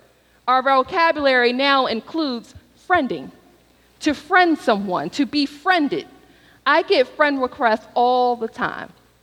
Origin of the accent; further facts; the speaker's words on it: Philadelphia, Pennsylvania, United States; It is the same word that is in the word Philadelphia, my hometown.